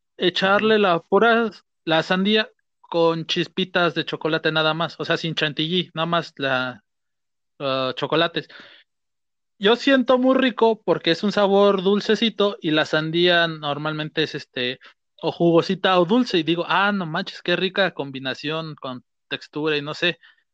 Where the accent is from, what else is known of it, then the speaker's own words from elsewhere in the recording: Mexico City, Mexico; Bueno, es que soy de la Ciudad de México, carnal.